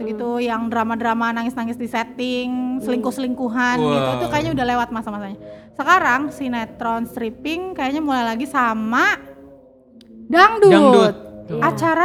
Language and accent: Indonesian; Makassar, South Sulawesi, Indonesia; karena gue kan dari Makassar, terus rumah gue di Makassar itu gak ada kabel TV-nya